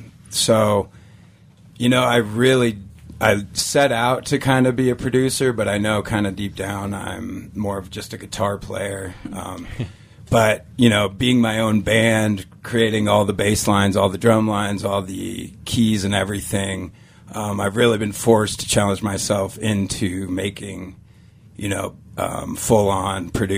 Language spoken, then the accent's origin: English; Denver, Colorado, United States; But I grew up mostly in South Denver, the southern suburbs of Denver.